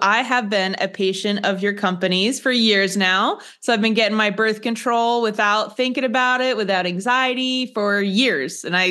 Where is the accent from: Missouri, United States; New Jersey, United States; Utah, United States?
New Jersey, United States; also born or lived in Houston; I'm actually from New Jersey as well. And then I lived in Houston for 8 years for graduate school.